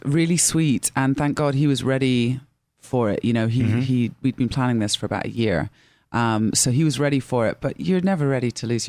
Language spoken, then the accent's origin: English; Scotland, United Kingdom; also born or lived in South America / Portugal / London; I'm definitely Scottish. And because my parents are Scottish, I was born there and I spent like 9 years old to 16 there. So, you know, it's in my blood.